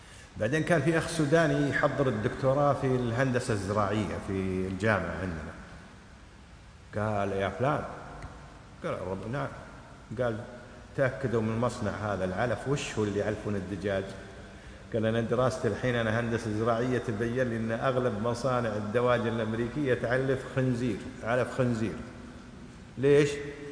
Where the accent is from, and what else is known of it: Kuwait